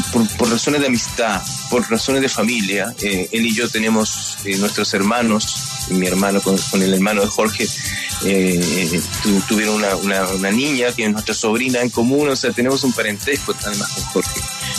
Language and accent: Spanish; Chile; en nuestra adolescencia y juventud nosotros crecimos acá en Chile en una dictadura militar muy fuerte